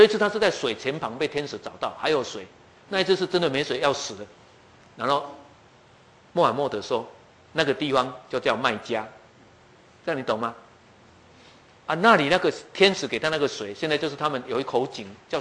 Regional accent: Taiwan; 我们台湾人要讲什么，你没有读历史你讲不出话来啊。

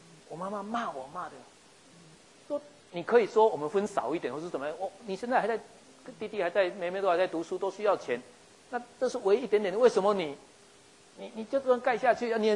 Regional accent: Changhua County, Taiwan; 我最近跟我孩子回来，我们带他们到彰化的坟墓去看我爸爸的墓地，那也就带他们去看我们的老家

